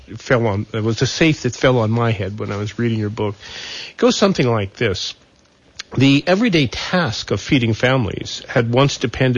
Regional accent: Montana, United States; I was raised in Montana, and spent a lot of time on a little farm near Belfry, Montana, and we grew the food we ate.

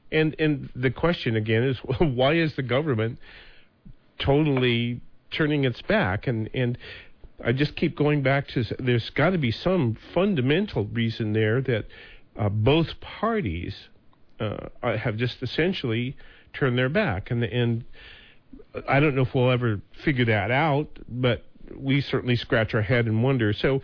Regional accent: Montana, United States; careful, girl. I'm from Montana.

